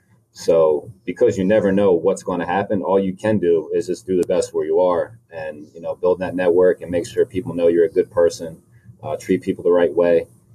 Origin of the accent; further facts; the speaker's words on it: Pottstown, Pennsylvania, United States; My mother, I grew up in Pottstown, Pennsylvania, so it's not too far from where we live.